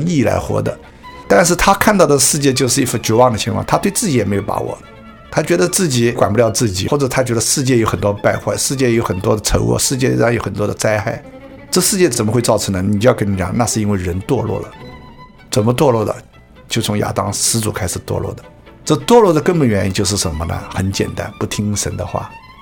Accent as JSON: {"language": "Chinese", "country": "China", "said": "那我们中国人的文化里面也有所谓替罪的羔羊"}